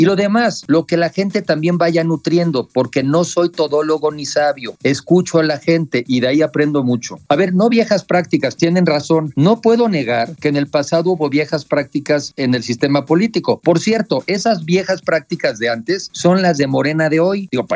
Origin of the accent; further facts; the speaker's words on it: Mexico; yo soy mexicano que cree francamente en la unidad.